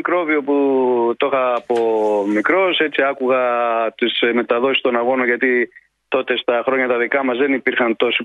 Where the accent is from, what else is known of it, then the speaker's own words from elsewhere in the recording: Athens, Attica, Greece; now in Mytilene, Greece; Μετά επαναπατρίστηκα γιατί εγώ κατάγομαι από τη Μυτιλίνη, αλλά γεννήθηκα και μεγάλωσα στην Αθήνα, εκεί σε μια γειτονιά του Παγκρατίου, στη Γούβα.